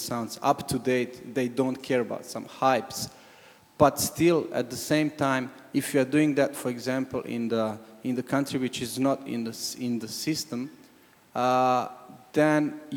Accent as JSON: {"language": "English", "country": "Croatia", "second_language": "English", "said": "I come from Croatia, which is not part of that solid system"}